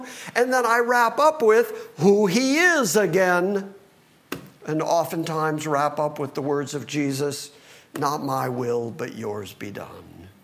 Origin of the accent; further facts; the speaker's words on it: Livonia, Michigan, United States; we went and visited the church that I grew up in Livonia, Michigan